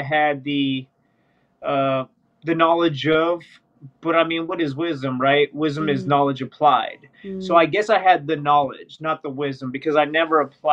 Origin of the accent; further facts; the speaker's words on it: Bradenton, Florida, United States; born there; I was born in Bradenton, Florida.